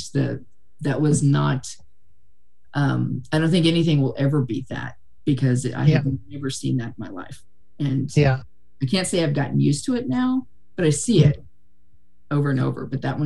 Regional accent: Texas, United States; And I'm from Texas and I'd only been here for a couple of years.

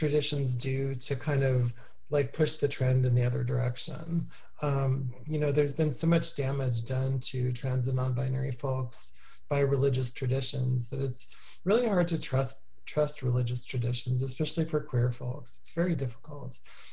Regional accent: Portland, Oregon, United States; I mean, this is my hometown. I chose to come here because I know Portland was a good place for me.

